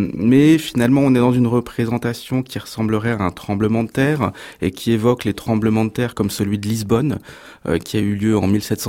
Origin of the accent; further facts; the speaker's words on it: Grand Est, France; c'est une région dans laquelle j'ai grandi en Alsace